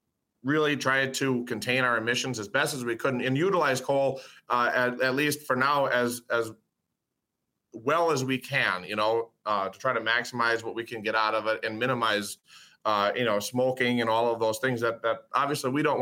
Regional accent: Howards Grove, Wisconsin, United States; I grew up in Wisconsin from a small town called Howard's Grove, just 20 minutes south of Manitowoc.

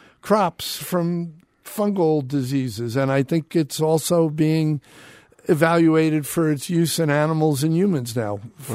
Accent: New York City, New York, United States; I grew up in New York City.

